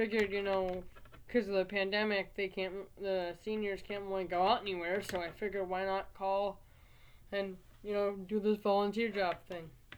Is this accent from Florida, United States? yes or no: no; Baltimore, Maryland, United States; born there; I was born in Maryland. Baltimore.